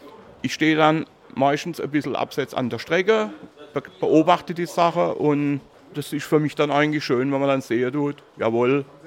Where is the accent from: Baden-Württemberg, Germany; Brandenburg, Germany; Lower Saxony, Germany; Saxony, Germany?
Baden-Württemberg, Germany; Karlsruhe; Also ich bin mit der Schlossgartenbahn in Karlsruhe aufgewachsen, schon als Einjähriger.